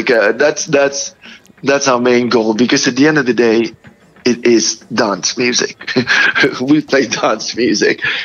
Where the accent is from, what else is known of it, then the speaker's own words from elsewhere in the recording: Singapore; We have somebody from England. We have somebody from Brazil. I'm from Singapore.